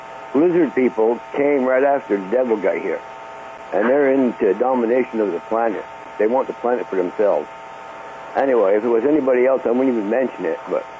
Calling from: Quebec, Canada; from Quebec.

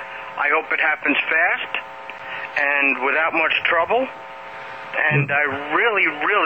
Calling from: Oklahoma, United States; from Oklahoma.

